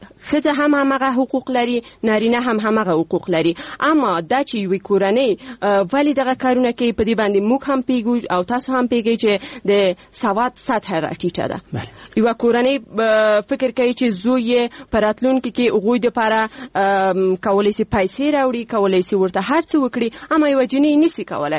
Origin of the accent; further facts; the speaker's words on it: Paktia, Afghanistan; زه د پکتیا د دې یو ولسوالیم چې اصلا الته د انجونو د لپاره هیڅ کوانځای نشته،